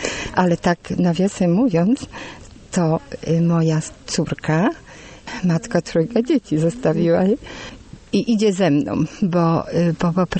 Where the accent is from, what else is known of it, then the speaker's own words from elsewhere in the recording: Nowe Skalmierzyce, Greater Poland Voivodeship, Poland; Ja jestem parafianką z Nowych Skalmierzyc, z parafii Bożego Ciała.